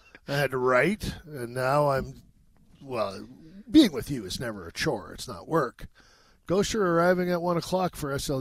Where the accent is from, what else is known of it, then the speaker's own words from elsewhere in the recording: Canada; I said, well, I'm Canadian.